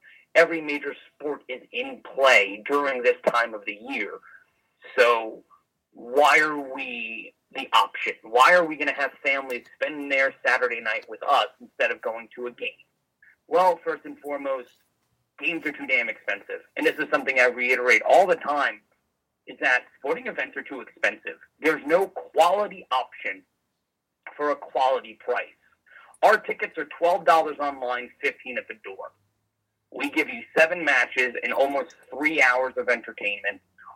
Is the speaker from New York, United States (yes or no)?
yes; New York, United States; We grew up in the Bronx.